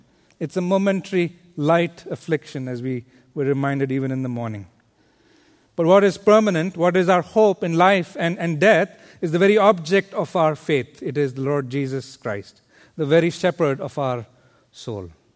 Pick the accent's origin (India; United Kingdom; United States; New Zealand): India; Growing up in India, I never imagined that one day I'll be here serving in ministry.